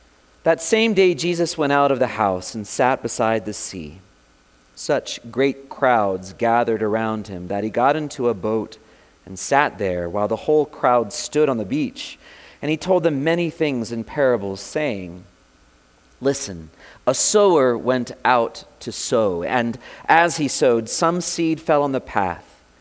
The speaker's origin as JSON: {"language": "English", "region": "Florida", "country": "United States", "tie": "born or raised there", "said": "I grew up in Florida. The farming there was orange groves and cattle"}